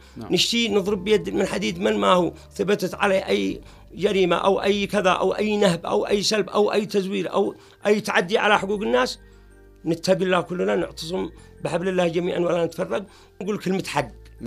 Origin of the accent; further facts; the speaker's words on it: Yemen; إذا أنا يمني منكم فيكم مش مصدقني